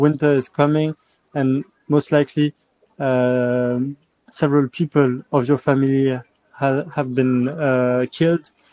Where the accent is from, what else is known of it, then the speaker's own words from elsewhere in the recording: Paris, Île-de-France, France; I'm from Paris.